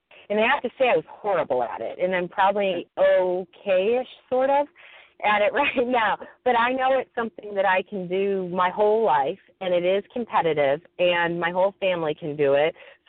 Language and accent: English; Detroit, Michigan, United States; I grew up in Detroit, so if I can work my way through it, I'm sure anybody can.